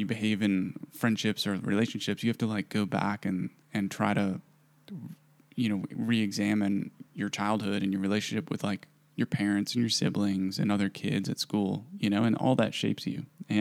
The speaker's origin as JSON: {"language": "English", "region": "Wisconsin", "country": "United States", "tie": "born or raised there", "said": "But maybe it was growing up in the Midwest, you know, growing up in Wisconsin."}